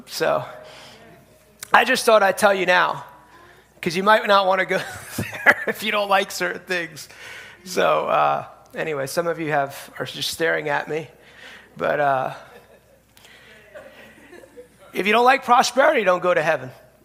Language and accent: English; New York, United States; moved away as an adult; I grew up outside New York City, but most of my adult life I've lived in the South, so I've learned how to say, how are y'all?